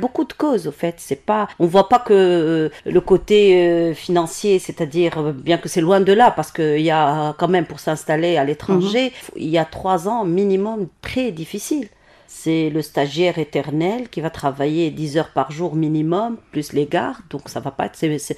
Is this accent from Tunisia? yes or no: yes; Tunisia; born there; Je suis née en Tunisie et, Inch'Allah, je mourrai en Tunisie.